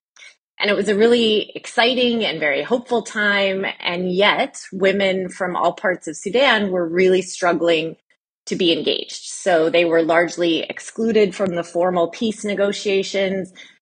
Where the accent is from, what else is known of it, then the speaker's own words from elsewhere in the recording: Edmonton, Alberta, Canada; now in Ottawa, Canada; But I grew up just outside of Edmonton, Alberta, which for some of the listeners who may not know is located in the west of Canada and is the northernmost city in North America with a population of over a million people.